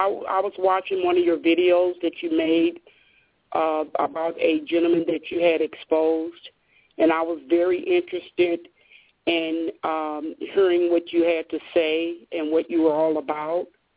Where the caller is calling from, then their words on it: Illinois, United States; I'm calling from Illinois.